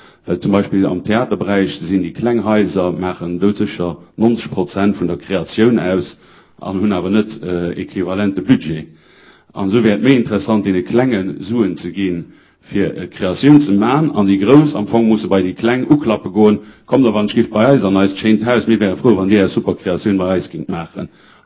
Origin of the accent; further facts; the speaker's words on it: Luxembourg; Den Beruf, den Sie machen, finde ich toll, aber das gibt es bei uns in Luxemburg überhaupt nicht mal.